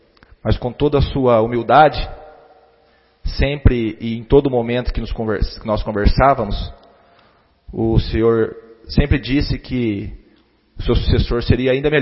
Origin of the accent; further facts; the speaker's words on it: Brazil; eu, como brasileiro, tenho pelo serviço que o sargento prestou